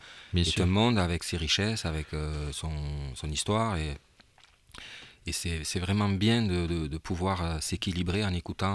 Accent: Toulouse, Occitanie, France; born there; moi, je suis né à Toulouse. J'étais aux arènes à l'époque où il y avait des corridas avec mes parents.

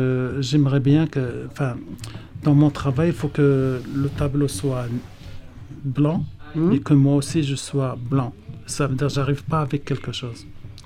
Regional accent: Morocco; Oui, c'est peut-être ça qui explique que je viens du Maroc. Enfin, les couleurs un peu chaudes d'un pays chaud.

